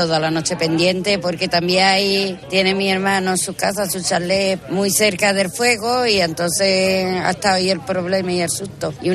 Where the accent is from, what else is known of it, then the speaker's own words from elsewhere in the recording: Benaví, Spain; Yo nací en Benaví, me crié en Benaví.